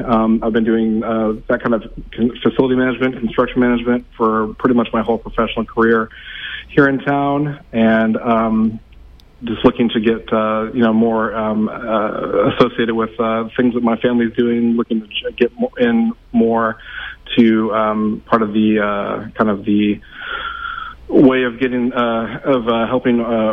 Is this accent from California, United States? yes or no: yes; Chico, California, United States; So I'm a Chico native. You're born and raised in Chico. I've been here my whole life.